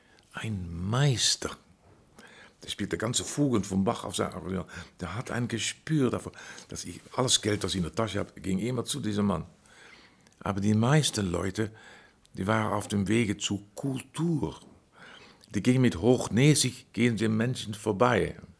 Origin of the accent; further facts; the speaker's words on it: Amsterdam, North Holland, Netherlands; first language Dutch; German is a second language; Bei uns in Amsterdam im Concertgebouw